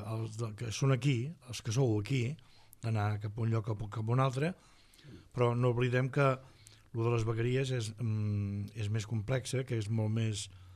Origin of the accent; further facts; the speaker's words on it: Reus, Catalonia, Spain; born there; des de que sóc nascut a Reus